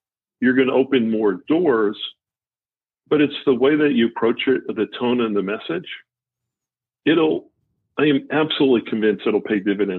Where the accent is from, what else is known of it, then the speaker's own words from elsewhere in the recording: Boston, Massachusetts, United States; It does. I don't tell too many people I'm from Boston down here, John, right?